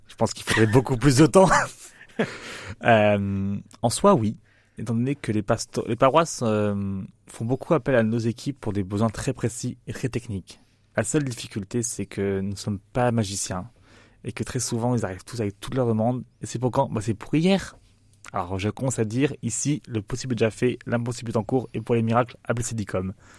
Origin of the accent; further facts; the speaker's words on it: Nice, Provence-Alpes-Côte d'Azur, France; Non, alors je suis un vrai touriste. J'ai grandi à Nice.